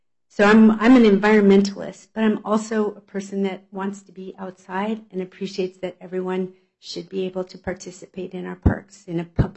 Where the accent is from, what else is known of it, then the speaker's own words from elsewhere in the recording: Washington, United States; I'm also from North Kitsap, believe it or not.